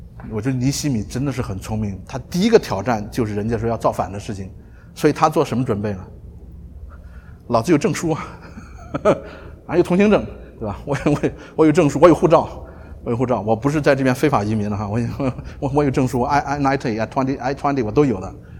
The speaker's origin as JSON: {"language": "Chinese", "country": "China", "said": "你说跟我中国人啥关系你们以色列人我们中国几千年的文明"}